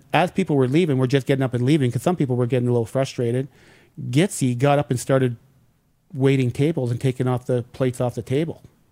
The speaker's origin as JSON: {"language": "English", "town": "St. Louis", "region": "Saskatchewan", "country": "Canada", "tie": "born or raised there", "said": "all the way back from my hometown of St. Louis, Saskatchewan"}